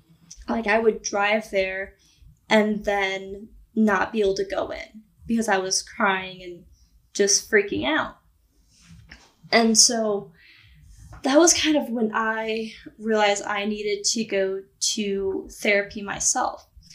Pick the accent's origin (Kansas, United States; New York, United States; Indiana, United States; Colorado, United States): Indiana, United States; now in Texas, United States; So with my own personal journey, I'm originally from Indiana.